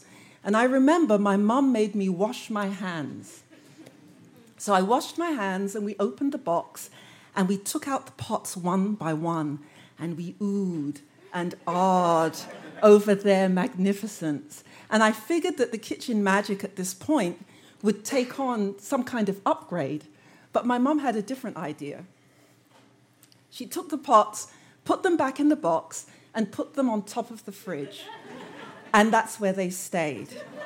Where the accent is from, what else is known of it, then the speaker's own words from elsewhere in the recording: London, United Kingdom; growing up in London. My parents emigrated from Jamaica to England before I was born